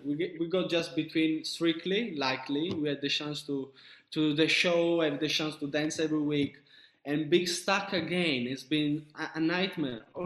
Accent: Sicily, Italy; I'm in Italy, but north of Italy. My family, right, okay. I'm from Sicily. So my mom and my dad, they're in Sicily.

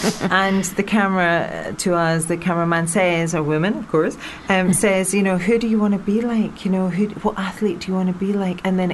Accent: Scotland, United Kingdom; as a Scot

